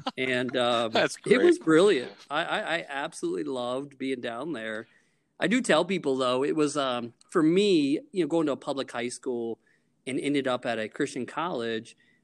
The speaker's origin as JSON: {"language": "English", "town": "Orlando", "region": "Florida", "country": "United States", "tie": "born or raised there", "said": "growing up in Orlando, in fact, I played high school baseball with his son, Bobby."}